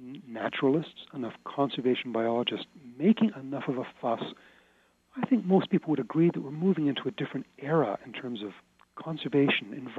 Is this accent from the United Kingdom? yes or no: no; Canada; born there; my heritage is British. And my parents were determined to keep that British heritage alive, even though we lived in Canada and I was born in Canada.